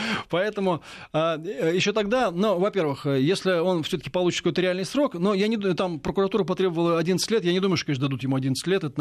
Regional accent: Moscow, Russia; Я вот коренной москвич, так сказать, житель Москвы.

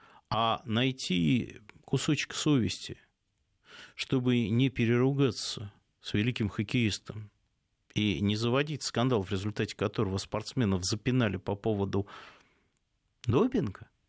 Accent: Moscow, Russia; А может подумать, что я в детстве в Москве, на Кутузовском в очередях за продуктами не стоял.

